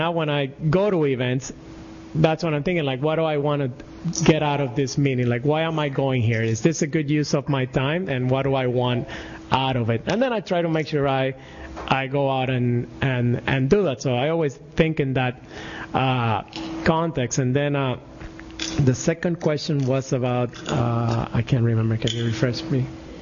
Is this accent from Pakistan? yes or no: no; Puerto Rico; moved away as an adult; when I moved here from Puerto Rico is a U.S. territory, but in many ways it's very different, and this is one of the ways in some way, and that we are Latino and that we're very personal.